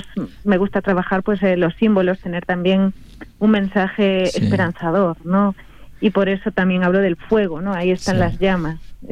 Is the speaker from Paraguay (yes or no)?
no; Santiago de Compostela, Galicia, Spain; now in Madrid, Spain; Soy gallega, soy de Santiago.